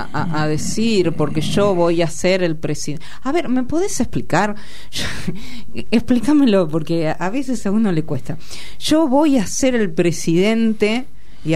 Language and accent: Spanish; Carlos Casares, Buenos Aires Province, Argentina; Soy gauchita. Soy de Carlos Casares, provincia de Buenos Aires.